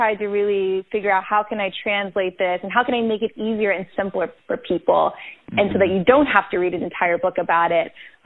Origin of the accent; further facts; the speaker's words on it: the South, United States; I'm trying to speak slowly and enunciate because I'm from the South, but I'm a fast speaker. So when I got to New York City, I was like, these people are my speed.